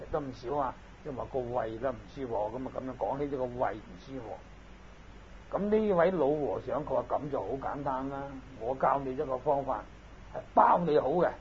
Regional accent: Hong Kong; 打仗以前我记得我都系香港人

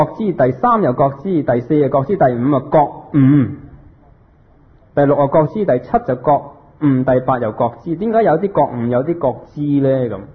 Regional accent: Hong Kong; 我哋香港人好多人唔识呼吸

